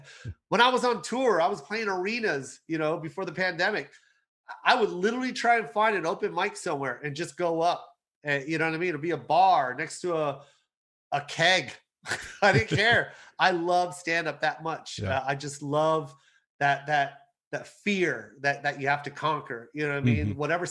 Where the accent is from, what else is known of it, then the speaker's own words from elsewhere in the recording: Philippines; the pressure as a Filipino mom